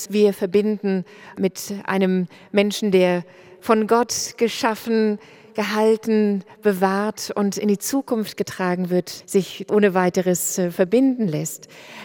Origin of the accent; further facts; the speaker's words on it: East Germany, Germany; also born or lived in United States; Ich fühle mich als Ostdeutsche von der Herkunft, ja. Aber es hat zu unterschiedlichen Phasen meines Lebens unterschiedliche Rollen gespielt. Als ich nach 1989 in die USA gehen konnte, um dort zu studieren